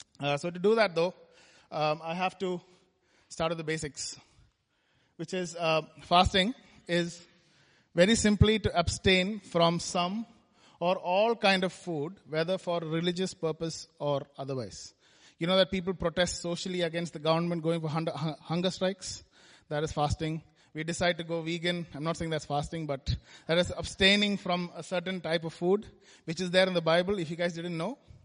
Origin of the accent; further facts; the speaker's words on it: India; moved away as an adult; now in Bristol, United Kingdom; Me and my wife, Joy. We moved here from India 2 years ago. So people asked why Bristol, but actually Bristol chose us, I think, and which is why we are here.